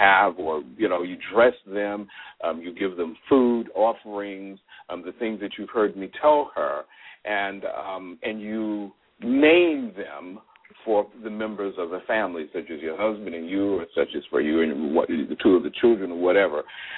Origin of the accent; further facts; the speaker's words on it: the South, United States; I always say Wikipedia. I'm from the South, okay? We don't know how to talk, all right?